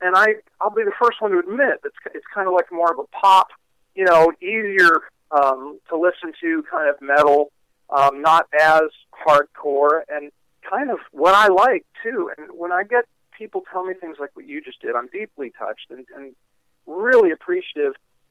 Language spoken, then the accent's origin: English; Hawaii, United States; I grew up in Hawaii and never surfed